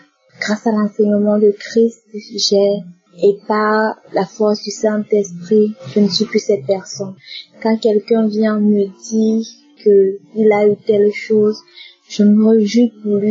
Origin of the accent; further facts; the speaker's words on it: Cameroon; Je suis camerounaise et je vis au Cameroun.